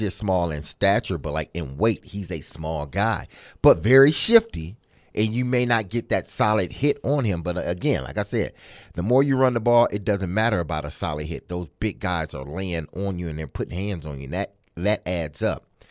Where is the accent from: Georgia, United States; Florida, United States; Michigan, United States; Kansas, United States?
Michigan, United States; Detroit; My hometown.